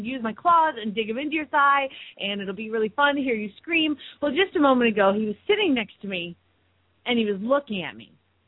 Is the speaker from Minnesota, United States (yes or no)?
no; Phoenix, Arizona, United States; from Phoenix, Arizona